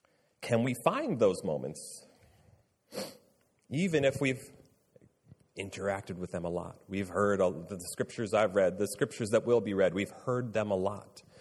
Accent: Ireland; I'm Irish, so if you're offended by that, you shouldn't be.

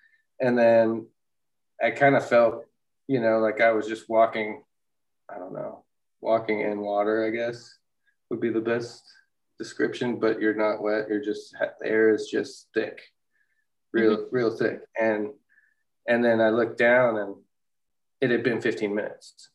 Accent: Denver, Colorado, United States; And I was originally from Denver, so I had family there and I was living in Texas at the time.

